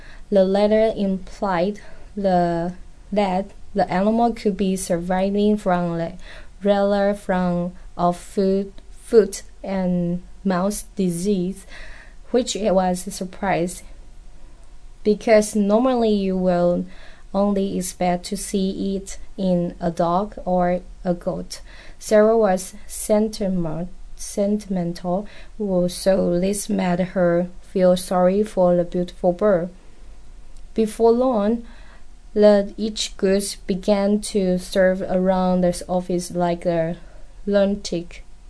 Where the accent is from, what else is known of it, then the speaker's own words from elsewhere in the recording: Kaohsiung, Taiwan; English is a second language; now in United States; I was born in Taiwan.